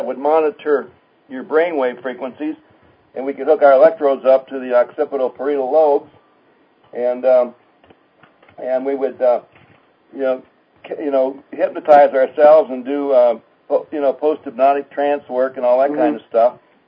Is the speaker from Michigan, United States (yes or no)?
yes; Ann Arbor, Michigan, United States; Yeah, he's back in Ann Arbor where we started out. I'm from Ann Arbor.